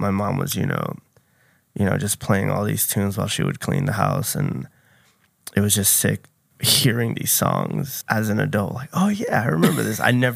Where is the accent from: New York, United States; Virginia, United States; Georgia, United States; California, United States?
New York, United States; Corona, Queens; I was born and raised in Corona, Queens. So I grew up on hip hop, and on top of me DJing, I also am in a rap group from Queens.